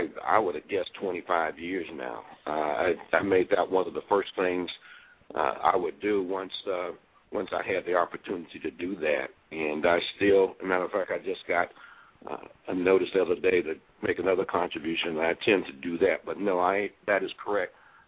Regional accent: Miami, Florida, United States; As a when I grew up in Miami, and I was involved in school politics

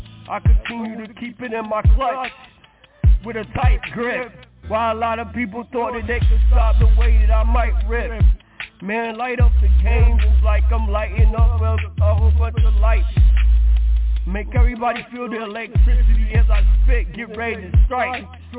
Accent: Monroe, North Carolina, United States; cause like I said, I'm from Monroe, NC

